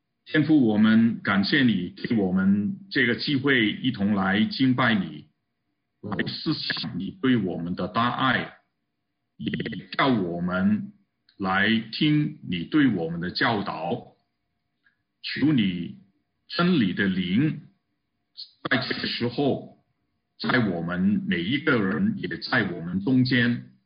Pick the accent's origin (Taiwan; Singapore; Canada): Canada; 我们加拿大人相信也知道了